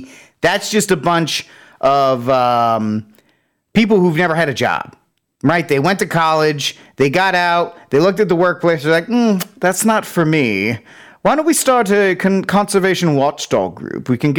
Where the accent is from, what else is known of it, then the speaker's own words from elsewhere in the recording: Northeast, United States; I guess it's because I'm from the Northeast.